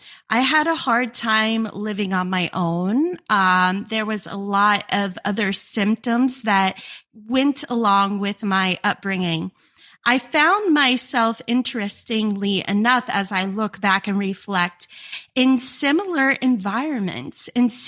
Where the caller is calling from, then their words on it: Florida, United States; I am in a small city in Florida.